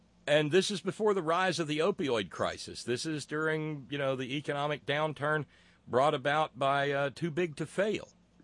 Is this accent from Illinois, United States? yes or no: no; Alabama, United States; And, you know, that's Northwest Alabama, but that was, you know, tha